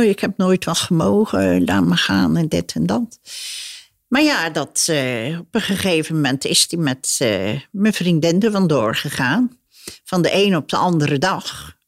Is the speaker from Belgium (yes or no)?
no; Turkey; Dutch is a second language; Ik ben Turks, maar ik leerde dat heel vlug, want ik kon vlug talen leren